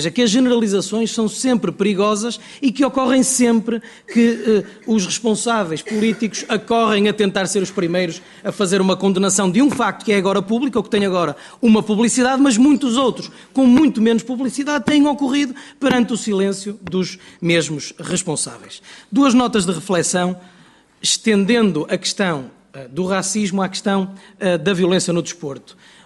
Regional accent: Guimarães, Braga, Portugal; eu que sou de Guimarães, além de ser de Guimarães, sou adepto do Vitória de Guimarães

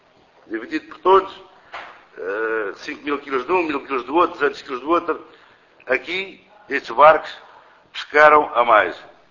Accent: Fuzeta, Faro, Portugal; sou da Fuzeta e sou pescador, armador pescador.

